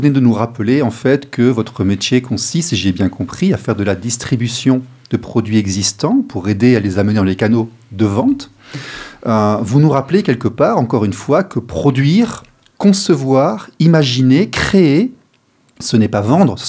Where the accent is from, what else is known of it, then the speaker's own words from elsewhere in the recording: Besançon, Bourgogne-Franche-Comté, France; born there; Ah, tiens, moi, je suis née à Besançon, c'est pour ça.